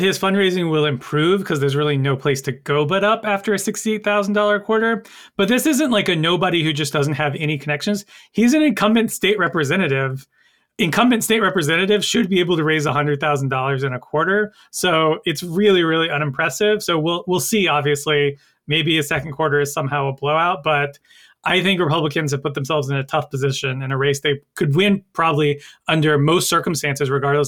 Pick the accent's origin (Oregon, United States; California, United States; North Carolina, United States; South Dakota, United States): North Carolina, United States; my home state of North Carolina.